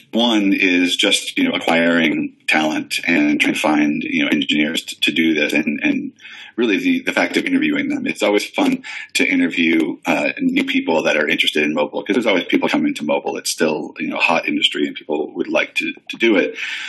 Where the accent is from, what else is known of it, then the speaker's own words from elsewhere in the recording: Boston, Massachusetts, United States; Yeah, so I'm from the East Coast, Boston area originally.